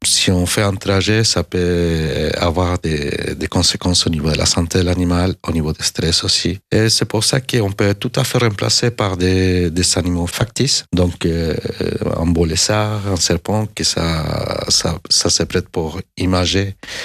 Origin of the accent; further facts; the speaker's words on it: Chile; Oui, tout à fait. C'est là-bas que tout a commencé. Quand j'étais petit, j'ai toujours aimé la nature, la science et les animaux.